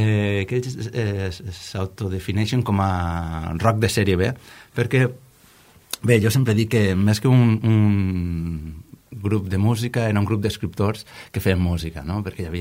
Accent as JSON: {"language": "Catalan", "town": "Alicante", "region": "Valencian Community", "country": "Spain", "tie": "born or raised there", "said": "els meus pares i tota la família són d'Agres, però jo m'he criat a Alacant, igual que tanta altra gent, pues, que els pares van emigrar del poble a la ciutat."}